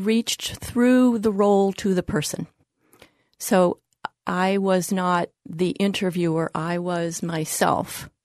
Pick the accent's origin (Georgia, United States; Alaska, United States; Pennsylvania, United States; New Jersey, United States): Pennsylvania, United States; Pittsburgh; Well, I grew up in Pittsburgh, and we kind of felt that he was ours because that's where WQED is